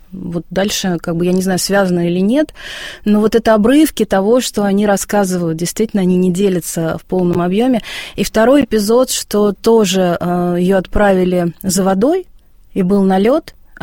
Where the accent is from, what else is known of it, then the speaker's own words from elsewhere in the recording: Moscow, Russia; Ну, я москвичка и, собственно, росла в Москве.